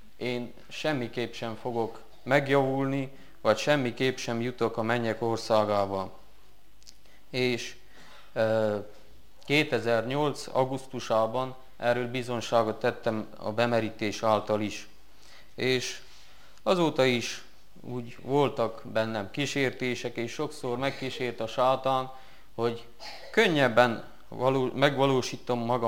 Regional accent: Covasna, Romania; now in Baia Mare, Romania; Kovásznáról jöttem. Amúgy most Nagybányáról, mert ott vagyok, ott folytatom a tanulmányaimat

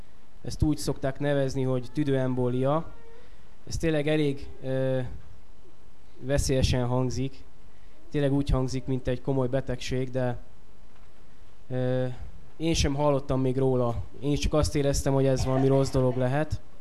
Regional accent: Budafok, Budapest, Hungary; born there; also born or lived in Érd; így költöztünk vissza Budafokra. Én tulajdonképpen Budafokon is születtem már, csak egy kis időre kiköltöztünk a szüleimmel, körülbelül 20 km alá Budapesttől Éldre. Tehát így kerültem vissza Budafokra.

